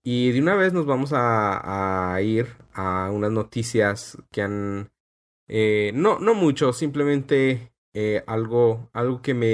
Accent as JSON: {"language": "Spanish", "country": "Mexico", "tie": "born or raised there", "lives_now": "United States", "said": "cuando yo estaba creciendo en México no había este tipo de establecimientos, pero una vez que estaba en los Estados Unidos"}